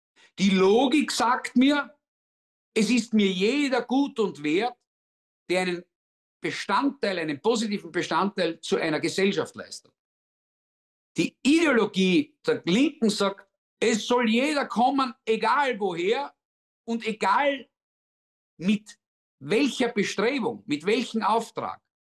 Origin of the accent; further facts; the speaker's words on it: Austria; Wenn ich in meine Geburtsurkunde schaue als Österreicher und du in deine Geburtsurkunde als Deutscher schaust